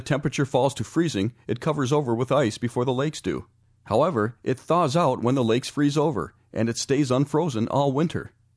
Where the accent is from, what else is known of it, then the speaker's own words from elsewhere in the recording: Cadillac, Michigan, United States; I'd like to tell you about a canal in my hometown of Cadillac, Michigan.